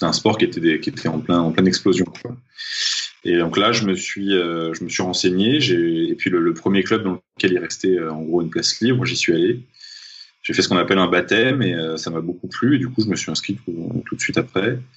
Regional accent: Paris, Île-de-France, France; also born or lived in Nice; Moi, je suis un enfant parisien. J'ai grandi à Paris, même si je suis né à Nice. Donc, j'ai grandi à Paris toute ma vie.

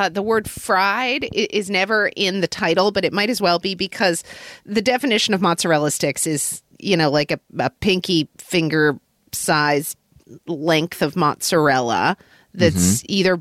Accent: Oklahoma, United States; I remember, so, you know, growing up in Oklahoma, we would wind up like driving a lot of places to like we had long car drives.

